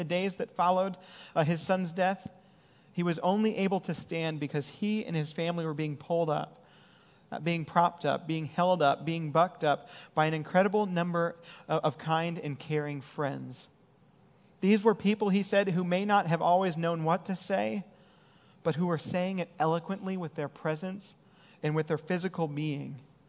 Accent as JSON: {"language": "English", "town": "Detroit", "region": "Michigan", "country": "United States", "tie": "born or raised there", "said": "most of my friends growing up in Detroit were Jewish"}